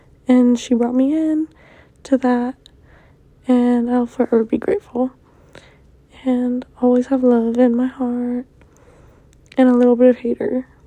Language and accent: English; United States; You know, I was born and raised in America.